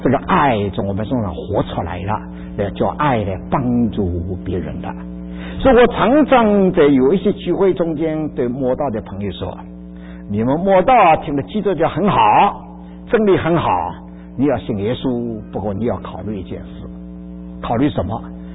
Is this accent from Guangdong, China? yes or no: no; Shanghai, China; 所以我们上海人讲了